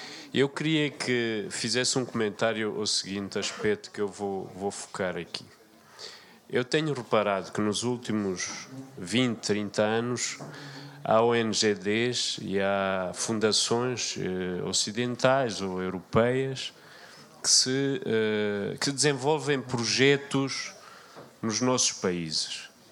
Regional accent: Mozambique; eu próprio, enquanto moçambicano na diáspora

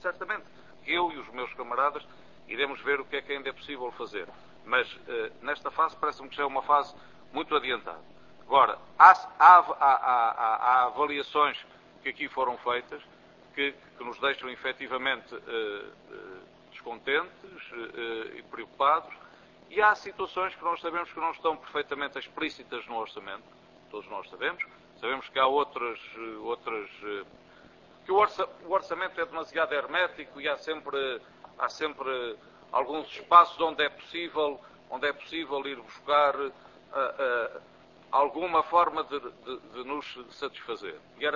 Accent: Azores, Portugal; eu sou dos Açores, tenho o defeito de falar sincero demais

